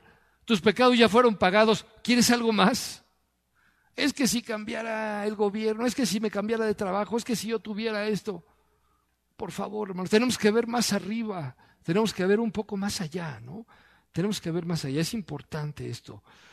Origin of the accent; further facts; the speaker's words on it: Mexico; Somos mexicanos, sí